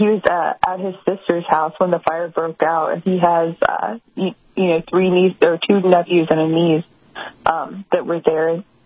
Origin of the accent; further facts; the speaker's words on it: North Carolina, United States; especially when I pass through my hometown, you know, it's a military town where Camp Lejeune is